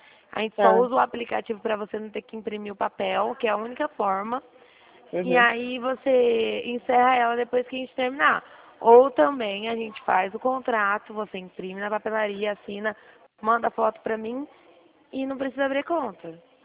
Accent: Dracena, São Paulo, Brazil

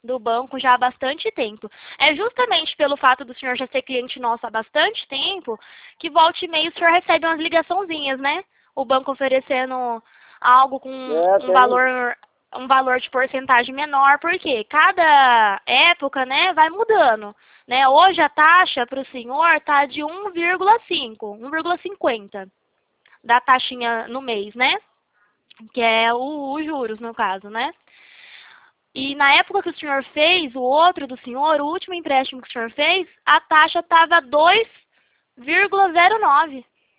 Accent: Presidente Prudente, São Paulo, Brazil; Eu sou aqui de Presidente Prudente.

